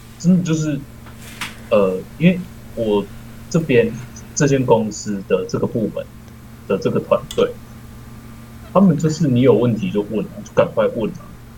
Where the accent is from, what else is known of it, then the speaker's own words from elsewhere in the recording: Taichung, Taiwan; 因为我刚刚想说我是台中的啊，讲出来了。